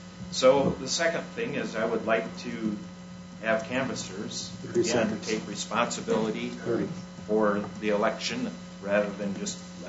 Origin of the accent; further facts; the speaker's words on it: Bear Creek Township, United States; I'm from Bear Creek Township.